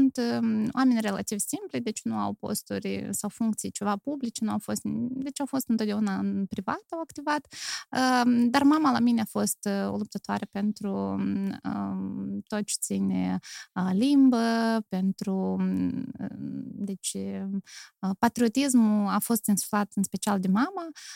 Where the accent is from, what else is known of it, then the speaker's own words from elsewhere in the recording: Chișinău, Moldova; born there; istoria mea începe în Chișinău, pentru că eu m-am născut în Chișinău și primii 2 ani ai mei de viață au fost aici, în sectorul Buhicani.